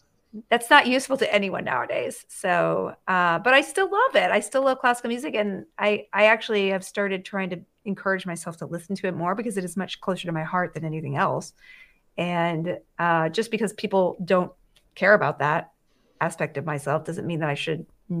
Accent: Alabama, United States; I'm from Alabama

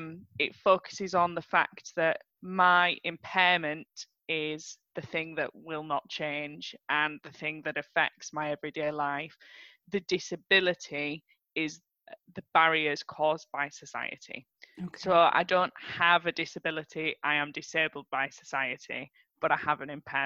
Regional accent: Skipton, Yorkshire and the Humber, United Kingdom; born there; Yorkshire, that I'm sure you can tell from my accent, wherever I go in the world, that doesn't disappear. So I was born in Skipton, North Yorkshire

